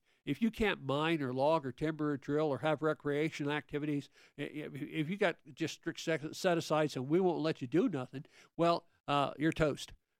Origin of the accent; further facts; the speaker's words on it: Wyoming, United States; We do Trona up in my home state of Wyoming.